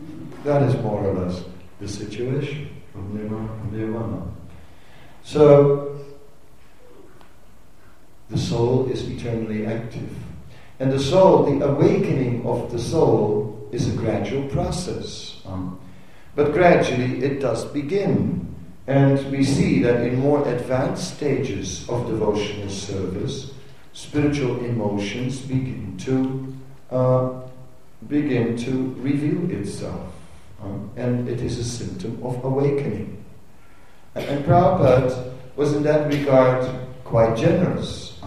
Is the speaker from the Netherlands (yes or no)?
yes; Netherlands; I'm from Holland, you know. We don't work for nothing.